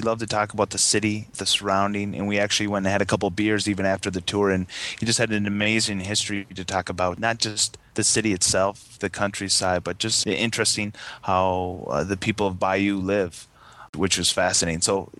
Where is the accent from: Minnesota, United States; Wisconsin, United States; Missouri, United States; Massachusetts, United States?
Minnesota, United States; Good thing I'm from Minnesota.